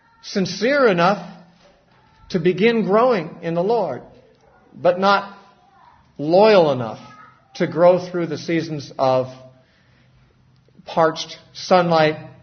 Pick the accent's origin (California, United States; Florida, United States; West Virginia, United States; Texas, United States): California, United States; I was raised in Southern California during a time of a great revival, which was called the Jesus Movement